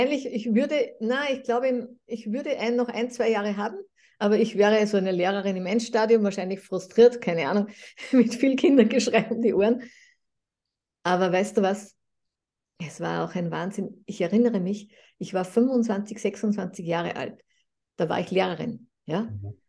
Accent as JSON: {"language": "German", "country": "Austria", "said": "du bist pragmatisiert, hieß das bei uns in Österreich."}